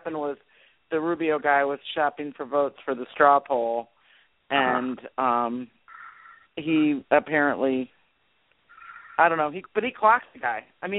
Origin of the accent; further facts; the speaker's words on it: Michigan, United States; Y'all probably don't know about Mackinac Island. I'm from Michigan, so I know about Mackinac Island.